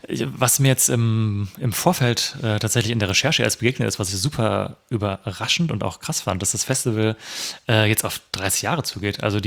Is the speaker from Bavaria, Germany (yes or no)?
no; Hesse, Germany; ich bin ja Hesse ursprünglich